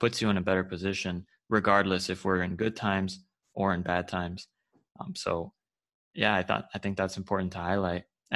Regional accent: Florida, United States; And then I'm from Florida, so it's tough to, it's a definitely, I don't know what gear to get

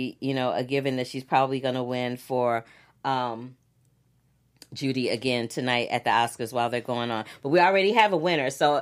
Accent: Missouri, United States; Like, I'm not a Missouri boy, but I'm from Missouri.

